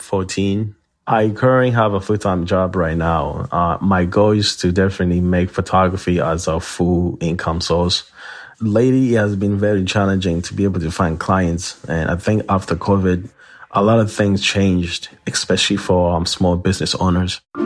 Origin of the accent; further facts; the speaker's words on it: Burundi; English is a second language; now in Manchester, United States; So my family and I moved to the United States in New Hampshire in 2007. I am originally from Burundi, East Africa.